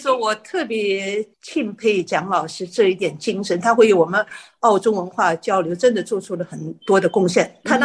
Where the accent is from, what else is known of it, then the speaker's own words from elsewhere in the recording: China; now in Australia; 那时候我们大陆出来用一个通俗的话来说还比较土嘛，你是吧。我是1989年到澳洲来的